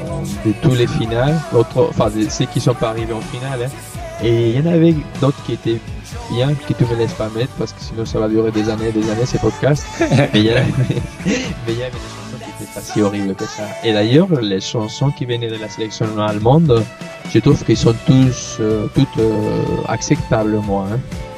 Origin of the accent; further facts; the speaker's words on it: Spain; French is a second language; Tu sais, je suis espagnol, j'ai du mal à comprendre.